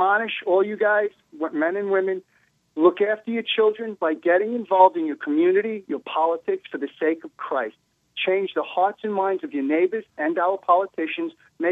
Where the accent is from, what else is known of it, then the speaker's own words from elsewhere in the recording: Brooklyn, New York, United States; However, my life experience growing up in Brooklyn is they stick together.